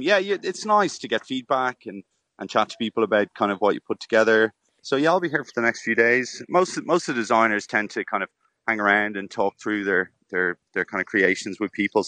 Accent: Ireland; I think we're pretty connected with nature as Irish people.

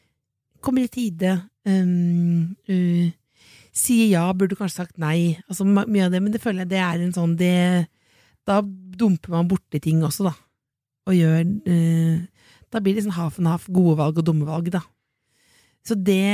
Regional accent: Jessheim, Akershus, Norway; husker liksom hjemme på Jessheim

